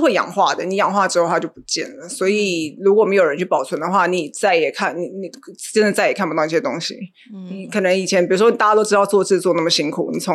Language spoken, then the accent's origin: Chinese; Xinzhuang, New Taipei, Taiwan; 对对啦，我是真的土生土长在新庄。